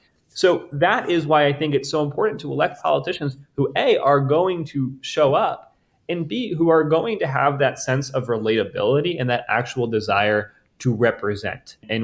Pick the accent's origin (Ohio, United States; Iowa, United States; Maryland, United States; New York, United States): Maryland, United States; I see that as, in my home state and in the United States, as not only something that is an urgent need, but also a tremendous economic opportunity. And so I've partnered with accelerators and businesses in the state of Maryland